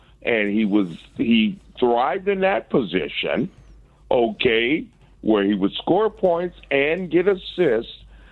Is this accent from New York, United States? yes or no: no; Chicago, Illinois, United States; I'm a Chicagoan